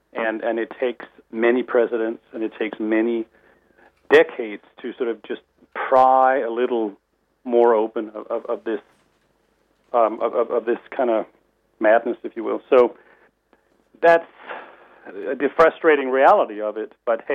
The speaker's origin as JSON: {"language": "English", "country": "Denmark", "tie": "born or raised there", "also_born_or_lived": "Europe"}